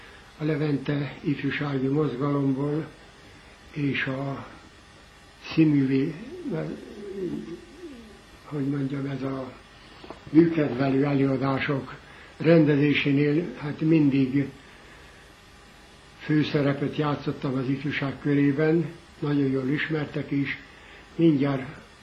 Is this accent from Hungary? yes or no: yes; Kisbicsérd, Baranya, Hungary; born there; 1911. február 23-án születtem Kisbicsérd Baranya megyei kis községben. … hat kateszteri holdon gazdálkodtak, úgyhogy szegény paraszti sorban éltünk.